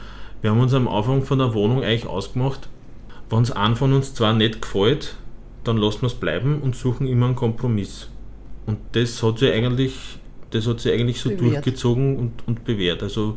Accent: Pfaffstätten, Lower Austria, Austria; weil es bei uns in Pfaffstätten in der Phase, wie ich dort groß geworden bin, ziemlich viele Kapellmeisterwechsel gegeben hat

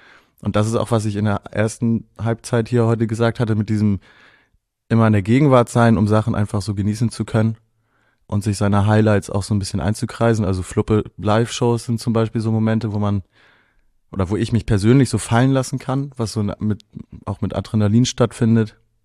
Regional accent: Volksdorf, Hamburg, Germany; Stromzäune gab es bei uns in Volksdorf tatsächlich auch. Also es gab ja so die ersten Weiden.

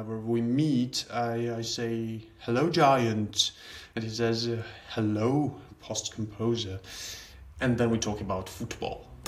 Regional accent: Tbilisi, Georgia; I was born in Georgia, in Tbilisi, Georgia, the post-Soviet Union country. The Soviet Union officially collapsed the year I was born, so we had some hard times back then. So first went to a music school in Georgia

